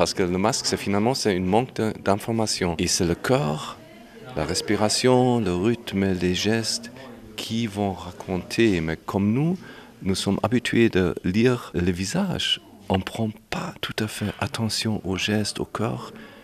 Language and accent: French; Berlin, Germany; je suis comédien et metteur en scène, je viens de Berlin.